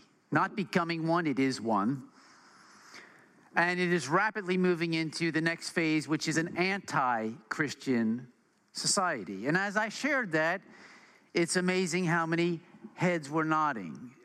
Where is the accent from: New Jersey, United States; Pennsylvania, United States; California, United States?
Pennsylvania, United States; Philadelphia; And I grew up in Philadelphia, so it had a special place in my heart.